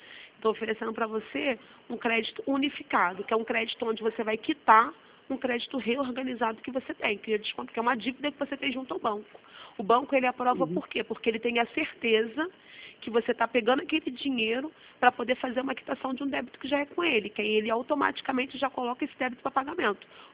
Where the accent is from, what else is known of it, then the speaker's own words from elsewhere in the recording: Rio de Janeiro, Brazil; eu sou aqui do Rio.